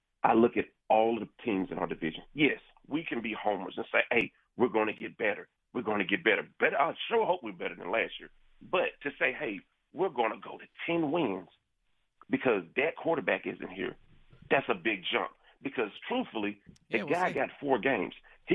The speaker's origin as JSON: {"language": "English", "region": "Arkansas", "country": "United States", "tie": "born or raised there", "said": "I grew up in Arkansas, and I had to watch the Cowboys."}